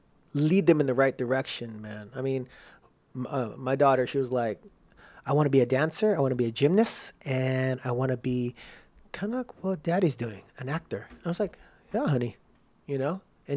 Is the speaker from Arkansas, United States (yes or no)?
no; Rosemead, California, United States; I grew up in Rosemead, and it was some tough times back then. You know what I mean? We had drug dealers, gang members all, outside the house and shit.